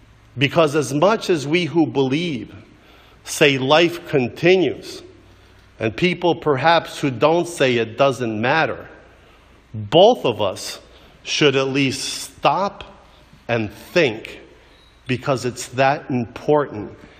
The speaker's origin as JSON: {"language": "English", "town": "Yonkers", "region": "New York", "country": "United States", "said": "I went to Fordham University in the Bronx, and I'm from Yonkers."}